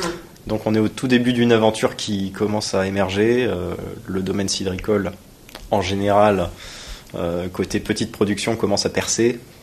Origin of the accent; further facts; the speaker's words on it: Grand Est, France; born there; Donc, je suis né en Alsace, dans la région viticole, à la porte de la route des vins.